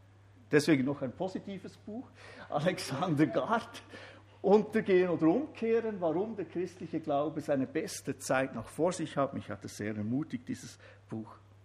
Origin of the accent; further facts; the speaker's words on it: Bern, Switzerland; Ich bin ja Berner.